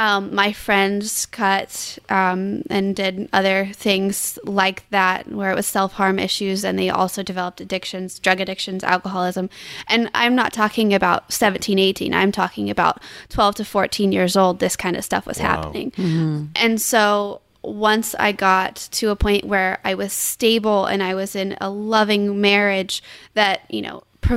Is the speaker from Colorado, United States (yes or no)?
no; Oklahoma, United States; Oklahoma. I was raised in Northwest Oklahoma, and we currently reside in Central Oklahoma. We came here on a scholarship to OU.